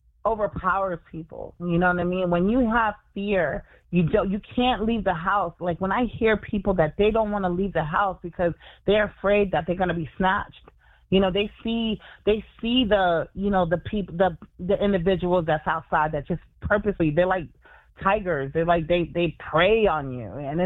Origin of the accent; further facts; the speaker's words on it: New York, United States; born there; yes, I'm a Haitian American. I was born in New York.